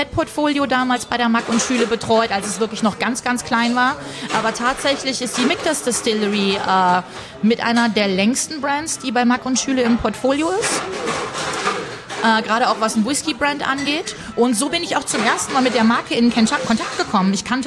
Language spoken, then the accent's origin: German; Germany; Nein, ich komme nicht aus den USA. Ich bin aus Deutschland. Ich sitze in Düsseldorf.